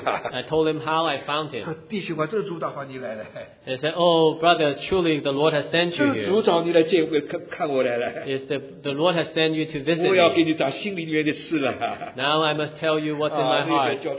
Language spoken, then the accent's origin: English; United States; And please be at ease, I come from the States.